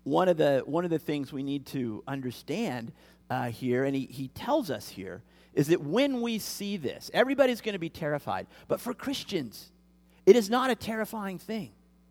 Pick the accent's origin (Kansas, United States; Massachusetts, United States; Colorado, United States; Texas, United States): Kansas, United States; I grew up in Kansas, and, you know, in April, you could look out, and you could see the wheat fields